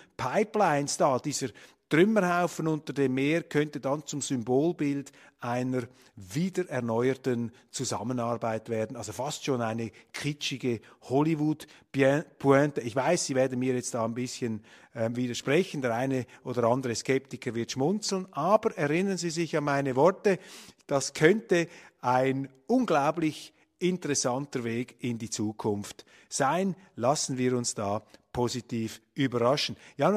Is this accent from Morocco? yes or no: no; Switzerland; Als Schweizer maße ich mir da keine Urteile an.